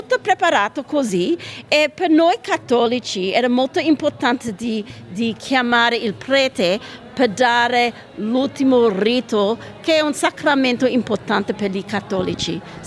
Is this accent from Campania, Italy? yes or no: yes; Naples, Campania, Italy; now in Australia; Sì, sì, siamo napoletani